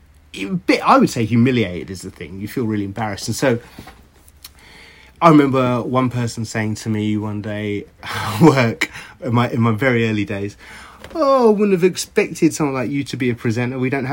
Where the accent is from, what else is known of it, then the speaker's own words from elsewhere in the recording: London, United Kingdom; I had predominantly white friends growing up, nearly exclusively white. I grew up in Maida Vale, St John's Wood, and you just went home and lived with it.